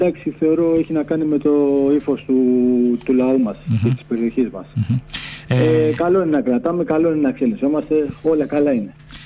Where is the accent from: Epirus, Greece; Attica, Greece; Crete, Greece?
Attica, Greece; Piraeus; Πήγα Πάμισο Καλαμάτας, πήγα στη Θήβα, Τριγλία Ραφίνας και μετά επίστρεψα στον Πειραιά σε ηλικία 33 χρονών γιατί ήθελα να τελειώσω στα μέρη μου.